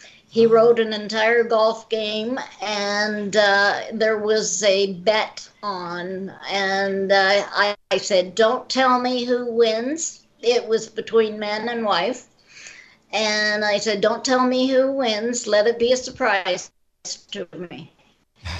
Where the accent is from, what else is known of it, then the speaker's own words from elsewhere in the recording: Alliston, Ontario, Canada; born there; I was born in Alliston, which is like about as far as I am now, about an hour from Toronto